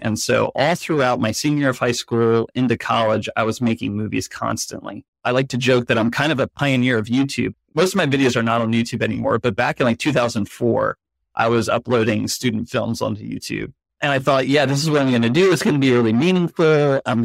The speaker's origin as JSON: {"language": "English", "town": "Philadelphia", "region": "Pennsylvania", "country": "United States", "tie": "born or raised there", "said": "Yeah, so I'm coming from the Philadelphia area. This is kind of where I was born and raised, and I'm still here."}